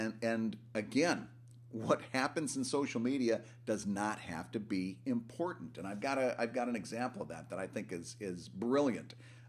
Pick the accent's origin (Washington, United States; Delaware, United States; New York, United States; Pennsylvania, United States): Pennsylvania, United States; Philadelphia; I call them Jimmy's, but I'm from Philadelphia, so we call them Jimmy's here.